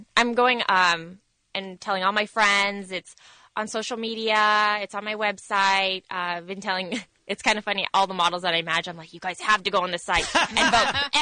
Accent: Philippines; It's in my genetics to be late. I'm Filipino.

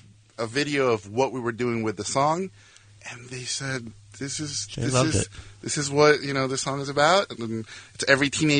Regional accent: Mexico City, Mexico; Yeah, I grew up in Mexico City.

